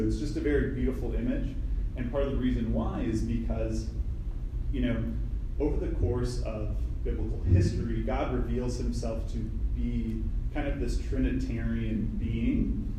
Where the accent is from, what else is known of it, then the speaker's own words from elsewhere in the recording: Midwest, United States; now in Atlanta, United States; so I grew up in the Midwest, moved down to Atlanta in June of 2012, and I was brought up more or less Catholic